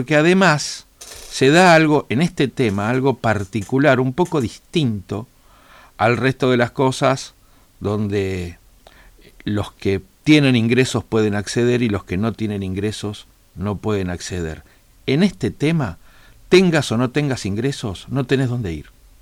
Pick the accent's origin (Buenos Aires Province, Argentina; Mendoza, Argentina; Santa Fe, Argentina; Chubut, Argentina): Santa Fe, Argentina; soy de Santa Fe, vivo acá, mis afectos, mis tareas, las cosas de mi vida están acá